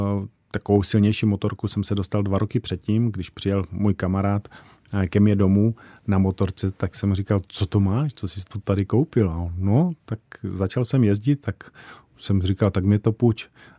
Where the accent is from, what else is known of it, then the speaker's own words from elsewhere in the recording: Velké Hoštice, Moravian-Silesian Region, Czechia; já rodák z Velkých Hoštic prostě vezmu a taky budu hrát tu ligu.